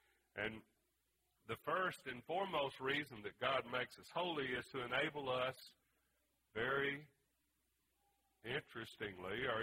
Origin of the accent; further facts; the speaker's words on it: Louisiana, United States; growing up in Louisiana in the swamps and so forth